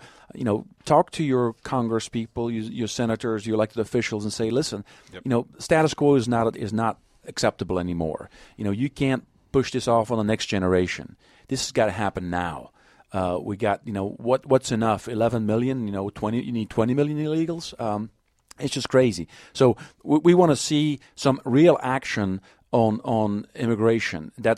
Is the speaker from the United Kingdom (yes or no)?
no; Belgium; now in United States; certainly I came here from Belgium, you know, back in the 70s and just fell in love with the place